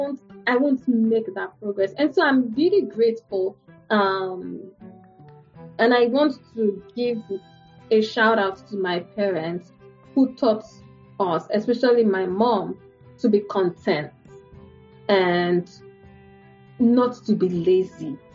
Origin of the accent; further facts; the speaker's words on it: Nigeria; At least when I was growing up in Nigeria.